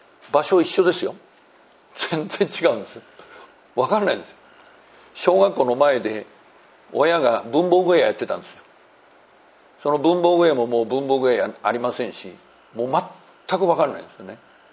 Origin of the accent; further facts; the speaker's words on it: Toyota, Aichi, Japan; born there; そのトヨタっていうところに行くとね全然分かんないんですよ。だから私はふるさとの人に会うのが怖いね。ふるさとの人に会ってほんで「ああこうですねああですね」って言われても私は分からないんですよ。そこで生まれたんですよ。